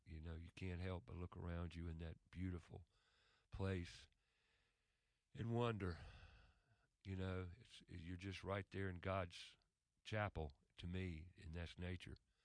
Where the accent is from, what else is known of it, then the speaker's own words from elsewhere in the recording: Charlotte, North Carolina, United States; I grew up in the North Carolina mountains, and when I say that, no, I was raised in Charlotte, but I had aunts, uncles, and cousins